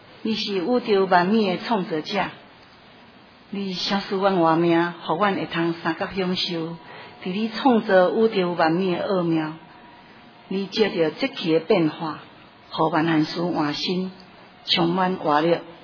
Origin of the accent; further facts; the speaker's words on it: Taiwan; 带领我们台湾人在国际舞台有咱独立的主权